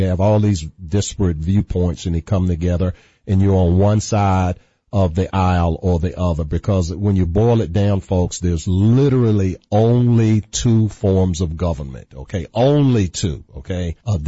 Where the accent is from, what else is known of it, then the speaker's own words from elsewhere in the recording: Virginia, United States; The ERA in my home state of Virginia, the House of Delegates, they've passed an ERA amendment